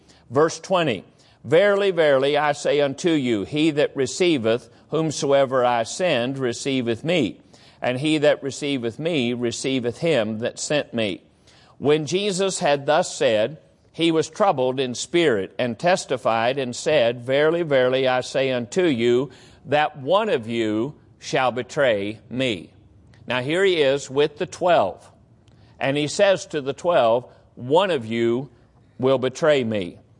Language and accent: English; West Virginia, United States; I grew up down in West Virginia, and my grandfather always had beehives and always had fresh honey.